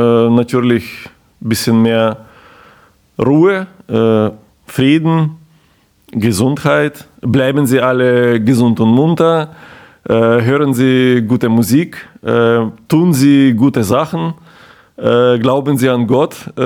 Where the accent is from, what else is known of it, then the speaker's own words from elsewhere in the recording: Zhytomyr, Zhytomyr Oblast, Ukraine; German is a second language; now in Ulm, Germany; Ich komme aus Nordukraine. Der Stadt heißt Zhytomyr, mein Geburtsort, wo ich auch aufgewachsen bin. Ich bin schon länger in Deutschland, bin gelernter Agrarökonom und in Ulm bin ich seit 2007.